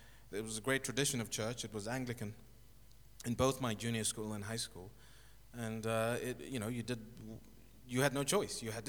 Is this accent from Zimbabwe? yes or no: yes; Zimbabwe; also born or lived in Zambia / Kenya; So I was born in Zambia, in Lusaka. And then we moved to Kenya, and then in 1980, just after independence, we moved to Zimbabwe.